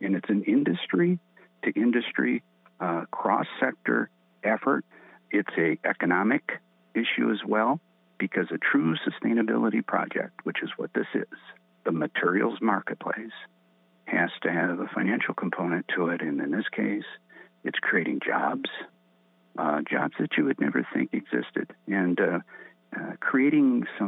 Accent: Flint, Michigan, United States; But I was born and raised in Flint.

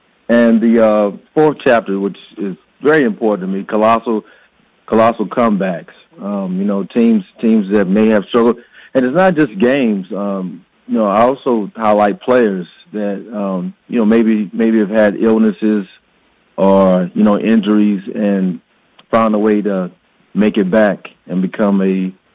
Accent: Kansas City, Missouri, United States; now in Charlotte, United States; Well, we live in Charlotte, North Carolina now, but I am from Kansas City, Missouri

